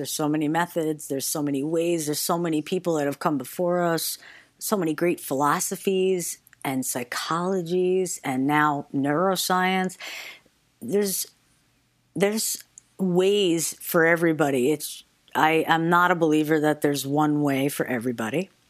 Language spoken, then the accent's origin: English; New York, United States; And I mean, I'm from New York, man.